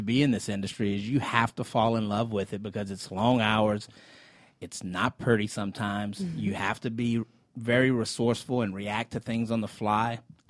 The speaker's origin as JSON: {"language": "English", "region": "Louisiana", "country": "United States", "tie": "born or raised there", "said": "And going back to the fact that I'm born and raised in South Louisiana, a lot of people, you know, Cajun Creole, it's in my blood."}